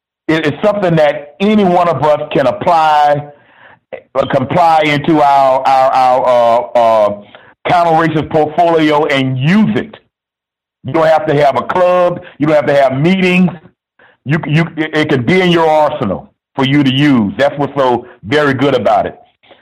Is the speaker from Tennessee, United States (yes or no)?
no; Miami, Florida, United States; I'm from Miami